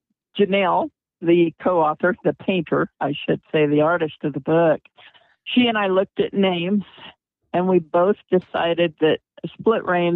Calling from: New Mexico, United States; I'm actually calling in from the ranch that we live on, which is in the southern Sacramento Mountains of New Mexico.

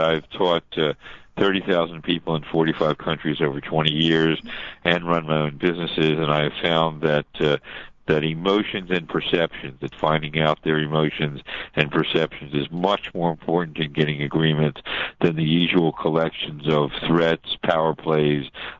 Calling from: Philadelphia, Pennsylvania, United States; I'm calling you from Philadelphia.

